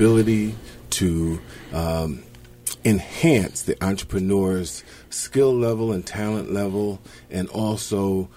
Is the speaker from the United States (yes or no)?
yes; New Jersey, United States; No. I am originally from New Jersey.